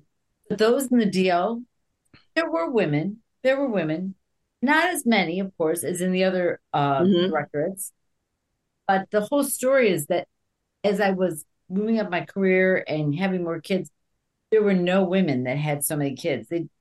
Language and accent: English; New York, United States; also born or lived in Upper Peninsula of Michigan; Grew up in upstate New York with my family, brothers, three brothers.